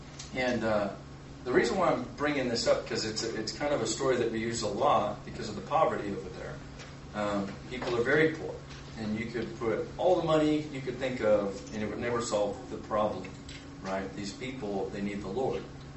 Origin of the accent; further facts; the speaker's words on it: United States; Yeah, I know how it sounds. I'm an American. I get it.